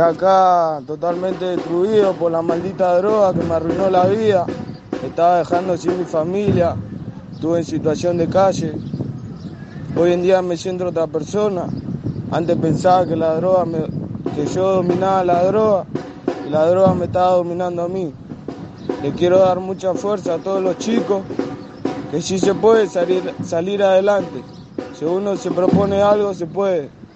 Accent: Gregorio de Laferrere, Buenos Aires Province, Argentina; tengo 18 años, soy de la provincia de Buenos Aires, Gregorio de la Ferrere.

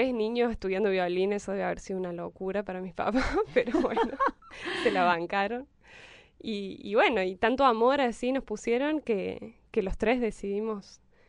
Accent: Las Rosas, Córdoba, Argentina; now in Córdoba, Argentina; yo soy de Tras la Sierra, de Las Rosas.

